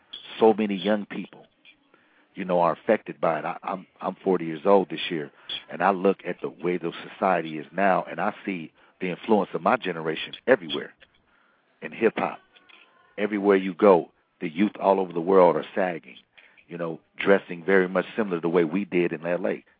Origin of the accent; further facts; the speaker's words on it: Chicago, Illinois, United States; also born or lived in Long Beach; that was a word that I grew up saying growing up in Chicago.